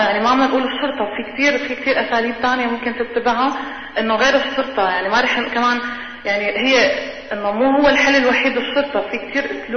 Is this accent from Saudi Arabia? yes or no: no; Syria; أنا جاي من سوريا